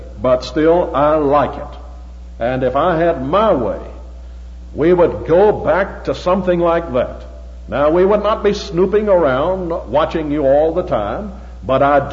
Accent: Charleston, South Carolina, United States; I grew up in the First Presbyterian Church of Charleston, South Carolina, which is one of our old Presbyterian churches in this country.

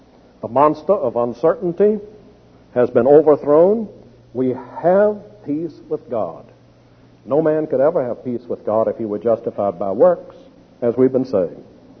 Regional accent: Texas, United States; I have a chapter on the weather, because I'm from Texas.

